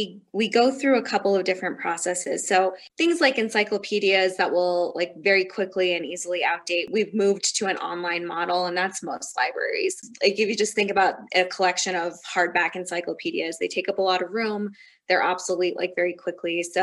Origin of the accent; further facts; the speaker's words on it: Las Vegas, New Mexico, United States; also born or lived in Denver; I'm originally from New Mexico. I'm just down the road in Las Vegas. So I grew up in a small municipal town, like a lot of people in Taos.